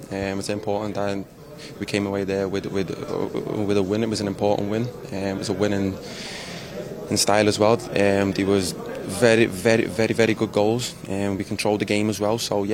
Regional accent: Liverpool, North West England, United Kingdom; I'm a Scouser

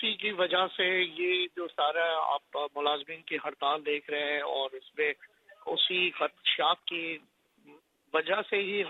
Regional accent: Pakistan; ہم anti state نہیں ہیں, ہم پاکستانی ہیں, یہ ہمارا ملک ہے

